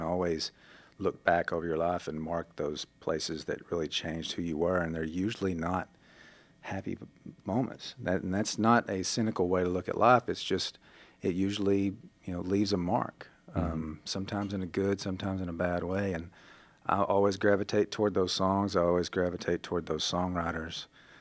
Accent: Loretto, Tennessee, United States; we grew up there on the state line, and they're in Green Hill, Alabama, and I grew up in Loretta, Tennessee

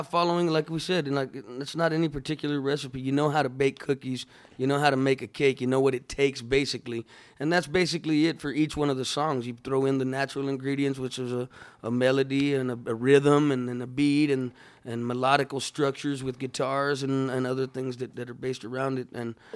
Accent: Texas, United States; We're from Texas. We are Chicanos, Mexican Americans.

